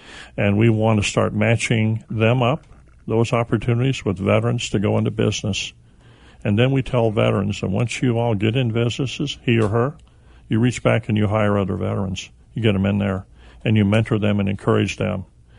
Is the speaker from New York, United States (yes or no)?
no; Illinois, United States; I'm a downstate hick. You see the same thing, Cliff, I was down there in my hometown, East Central Illinois.